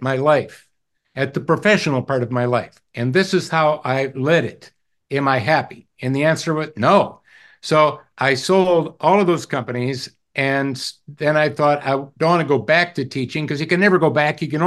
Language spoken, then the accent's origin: English; Milwaukee, Wisconsin, United States; I grew up just outside of the Milwaukee, Wisconsin area, so that's in the upper Midwest.